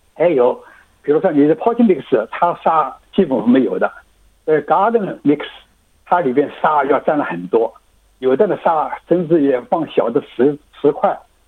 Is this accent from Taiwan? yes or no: no; China; now in Australia